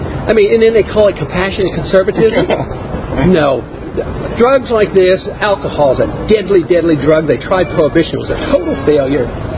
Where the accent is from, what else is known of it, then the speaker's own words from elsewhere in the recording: United States; I'm an American, you're an American.